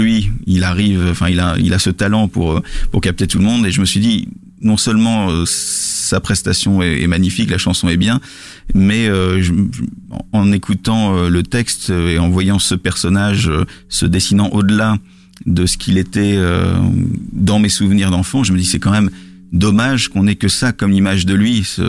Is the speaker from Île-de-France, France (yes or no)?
no; Lille, Hauts-de-France, France; je suis pas parisien, je suis lillois